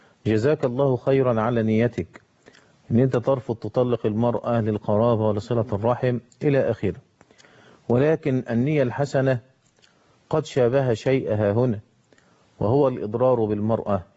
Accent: Egypt

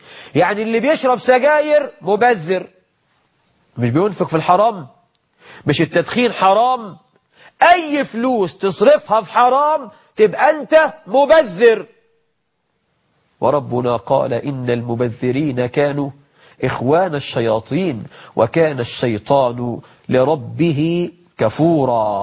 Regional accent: Egypt; شوف واحد ده ما شاء الله عندنا في مصر مسك خرطوم

